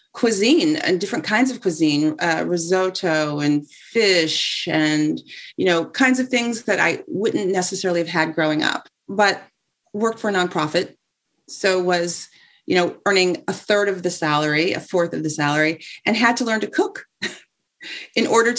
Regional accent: Los Angeles, California, United States; Yeah, so I am from Los Angeles. I'm an only child

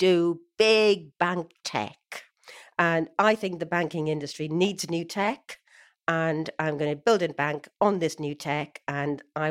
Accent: Wales, United Kingdom; Yeah. So I'm from the UK. I went to...

